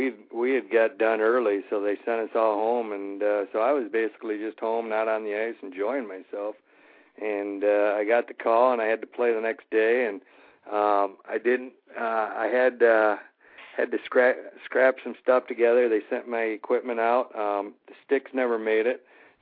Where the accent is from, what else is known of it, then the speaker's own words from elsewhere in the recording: Michigan, United States; I was in a fortunate spot in Grand Rapids, close to my hometown